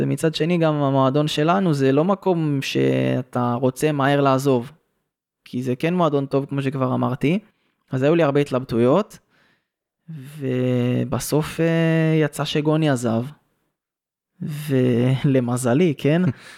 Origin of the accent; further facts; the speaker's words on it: Petah Tikva, Central District, Israel; גדלתי שם וזה, ואני תושב פתח תקווה וכל זה.